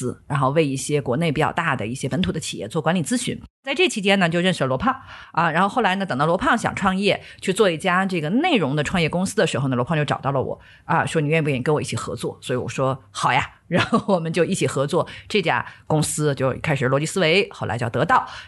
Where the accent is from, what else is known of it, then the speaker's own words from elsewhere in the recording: Shandong, China; moved away; 我就是从我们老家，对吧，山东一个小城市，然后来到了当时正如火如荼建设的大北京